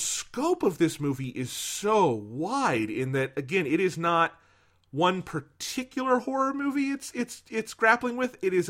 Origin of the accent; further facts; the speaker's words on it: Denver, Colorado, United States; Like, because we're both from Denver